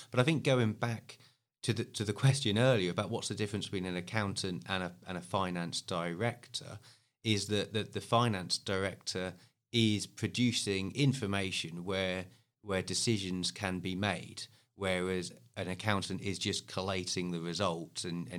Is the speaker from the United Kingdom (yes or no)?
yes; Bournemouth, South West England, United Kingdom; So from Bournemouth originally, grew up in Bournemouth, went to Porchester School, which is Harewood Academy now, okay.